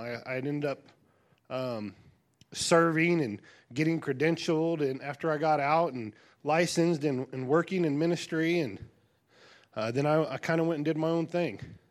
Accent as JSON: {"language": "English", "region": "Oklahoma", "country": "United States", "said": "I'm from Oklahoma as well."}